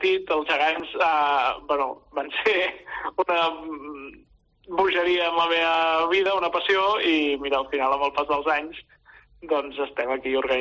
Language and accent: Catalan; Barcelona, Catalonia, Spain; jo soc de l'Eixample